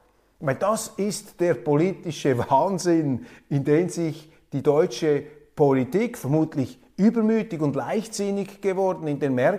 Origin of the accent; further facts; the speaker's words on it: Switzerland; Als Schweizer möchte man mehr direkte Demokratie, aber andere Länder andere Sitten.